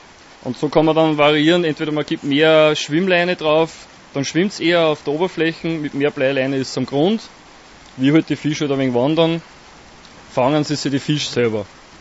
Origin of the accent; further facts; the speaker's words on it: Linz, Upper Austria, Austria; Bin da in Linz halt aufgewachsen und im Haus halt geboren.